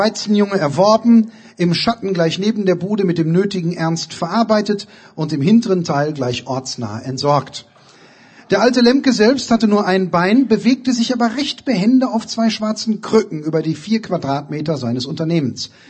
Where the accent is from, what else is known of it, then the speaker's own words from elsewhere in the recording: Bochum, North Rhine-Westphalia, Germany; Ich selbst kann mein gesamtes bewusstes Leben und meine Wohnbewegungen in meiner Heimatstadt Bochum allein anhand der Buden und der dazugehörigen Budenmänner und Budenfrauen erzählen.